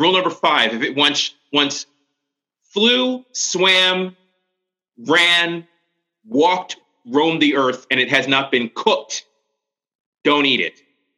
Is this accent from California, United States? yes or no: no; Baltimore, Maryland, United States; Of course I eat crab cakes. Okay. I'm from Baltimore.